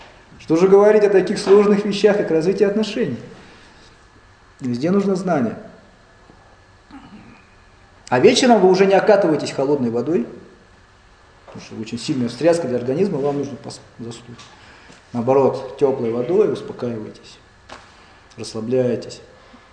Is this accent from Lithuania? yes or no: no; Siberia, Russia; Хотя вроде я сибиряк.